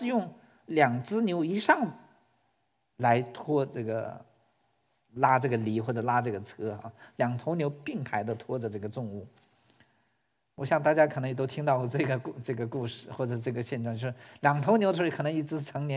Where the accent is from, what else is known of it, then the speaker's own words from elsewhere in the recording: Northeast China, China; born there; 因为我出生在东北，中国的东北哈